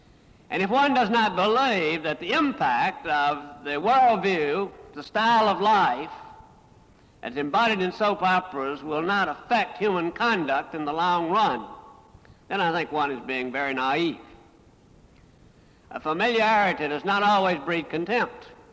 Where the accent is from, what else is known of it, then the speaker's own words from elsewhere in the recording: South Carolina, United States; community in which I grew up in South Carolina in the 1930s was no longer Christendom, but it was Protestantism.